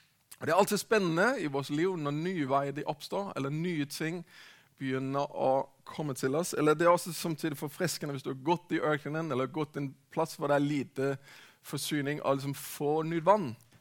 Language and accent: Norwegian; Denmark; Norwegian is a second language; jeg snakker rart, så er det altså fordi jeg er dansk, og ikke kom bedre ut i det norske språket enda.